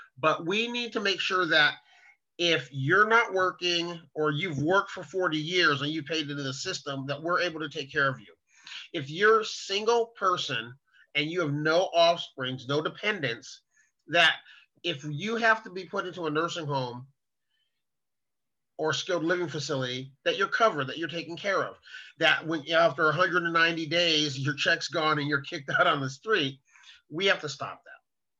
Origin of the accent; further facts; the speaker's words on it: California, United States; moved away as an adult; I'm 54 years old and I'm a transplant from California, Southern California.